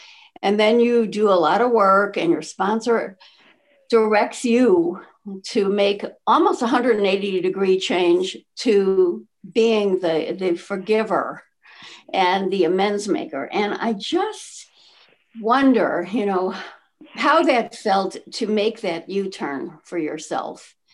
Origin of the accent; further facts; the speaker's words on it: Chicago, Illinois, United States; I grew up in Chicago also.